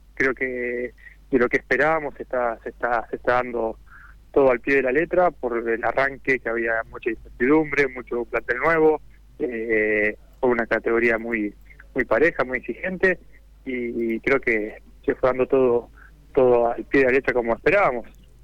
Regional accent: Sanford, Santa Fe, Argentina; born there; Así es, sí, es sur de Santa Fe, al lado de la ciudad de Casilda, para ubicarse un poco más, claro.

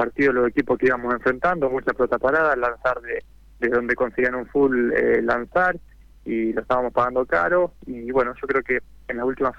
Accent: Sanford, Santa Fe, Argentina; born there; Así es, sí, es sur de Santa Fe, al lado de la ciudad de Casilda, para ubicarse un poco más, claro.

